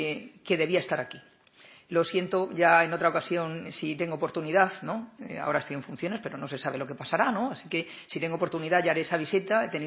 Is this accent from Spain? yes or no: yes; Extremadura, Spain; born there; accent: Extremaduran; moved away as an adult; now in Castilla-La Mancha, Spain; aunque veis que tengo acento y es que soy extremeña de nacimiento, pero soy castellano manchega de adopción, 30 años ya, más de la mitad de mi vida ya en Castilla-La Mancha, enraizado allí